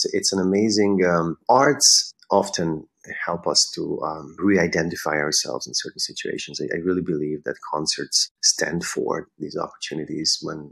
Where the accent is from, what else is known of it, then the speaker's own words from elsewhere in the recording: Pomaz, Pest, Hungary; moved away as an adult; now in United States; I'm from Pomaz, from Hungary, north of Budapest. I went to school to the Liszt Academy in Budapest. And I moved to the US 20 years ago.